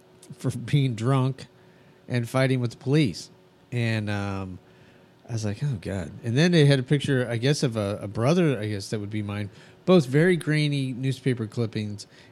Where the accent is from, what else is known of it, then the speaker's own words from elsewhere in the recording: New Mexico, United States; also born or lived in California / East Coast; And, you know, growing up in New Mexico, living in California and being back on the East Coast, I've lived in three different attitudes of people, really.